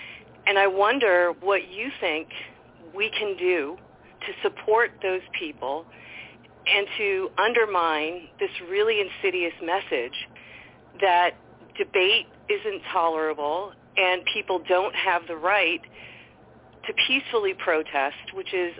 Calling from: Massachusetts, United States; I've been enjoying this conversation, and Jake, I'm calling you from Massachusetts. I've been a caller in the past, and I really enjoy this show.

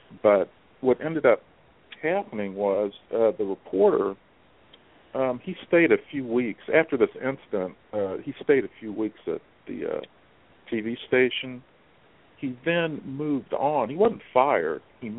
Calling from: Missouri, United States; I'm calling from Missouri.

